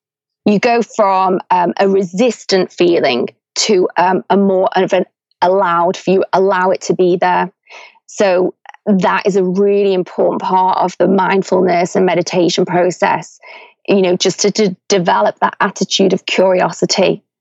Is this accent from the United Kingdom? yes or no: yes; Liverpool, North West England, United Kingdom; You know, I'm from Liverpool, and where I grew up, I don't think I'd even heard of meditation.